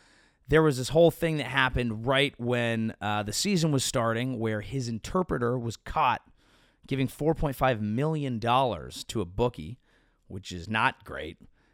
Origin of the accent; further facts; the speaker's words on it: California, United States; I'm from the Bay Area. I'm a Giants fan.